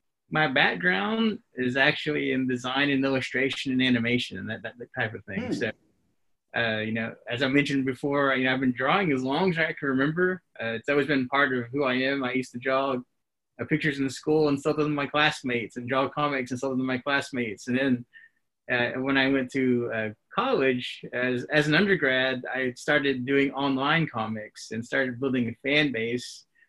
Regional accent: Locust Grove, Oklahoma, United States; And I was raised in Locust Grove, so in that town, the artist everyone knows is Bill Glass Jr.

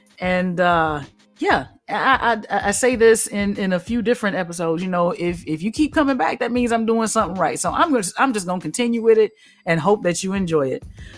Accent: the South, United States; I said tending. Again, I'm country. I'm from the South.

